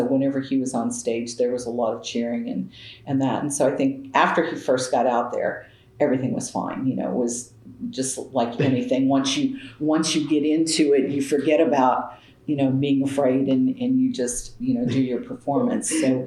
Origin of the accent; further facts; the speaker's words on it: Missouri, United States; I'm from Southeast Missouri, and so where I went to school is about 120 miles south of St. Louis